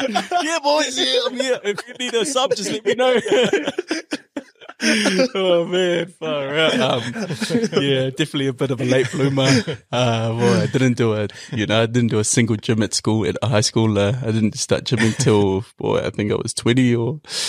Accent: Lower Hutt, Wellington, New Zealand; Yep. Born and raised in Lower Hutt, Wellington.

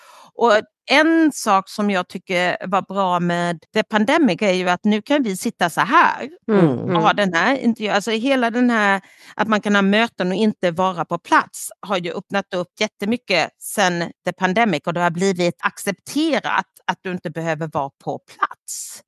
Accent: Sweden; så frågade han mig, var är du ifrån? Ja, Sverige.

